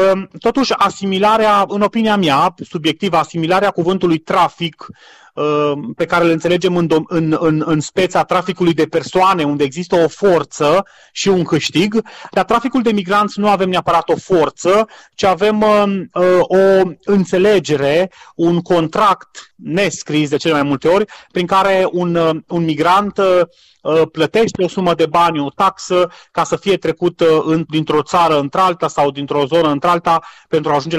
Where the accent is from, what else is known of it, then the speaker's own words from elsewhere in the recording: Romania; pentru că noi, la rândul nostru, ca români, avem 3-4 milioane de români plecați în străinătate.